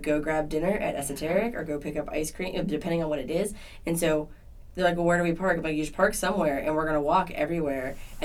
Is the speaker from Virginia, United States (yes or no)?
yes; Virginia Beach, Virginia, United States; I'm from Virginia Beach. You know, I just live in a different part of it now.